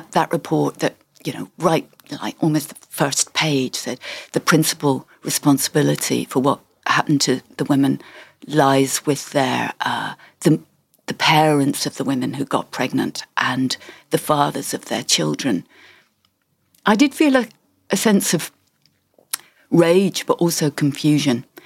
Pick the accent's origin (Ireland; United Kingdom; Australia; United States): United Kingdom; England; born there; I know I was born in England, but I too am answerable to the fact